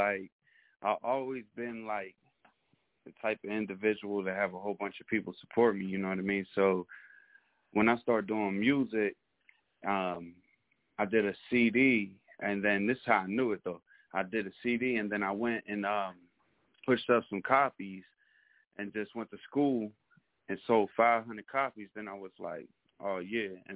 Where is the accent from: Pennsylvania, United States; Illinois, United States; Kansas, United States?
Pennsylvania, United States; Pittsburgh; I'm from Pittsburgh, PA.